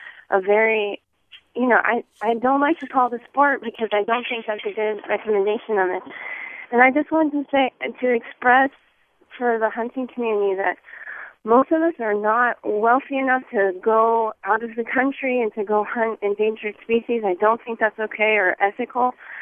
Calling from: San Jose, California, United States; I'm calling from San Jose.

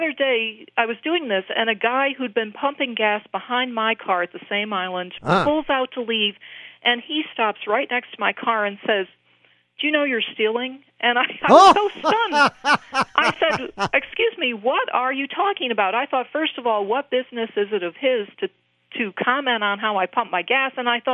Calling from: Ballston Spa, New York, United States; I'm calling from Ballston Spa, New York.

